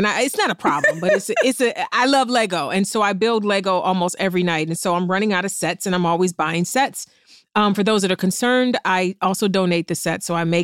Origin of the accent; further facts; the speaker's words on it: East Cleveland, Ohio, United States; I'm from East Cleveland, so